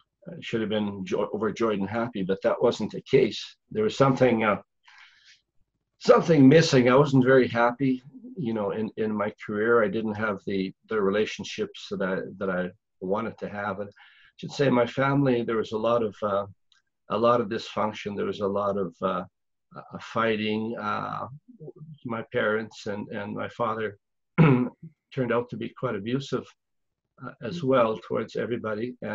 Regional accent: Canada; born there; He came over from Europe, and I was born in Canada. But the first 12 years, we were desperately poor.

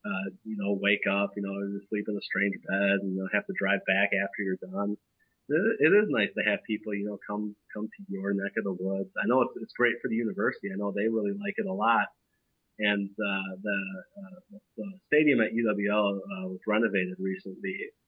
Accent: Dousman, Wisconsin, United States; I grew up in Dousman on the east side of the state, just south of Oconomowoc, and I never knew how beautiful this area was

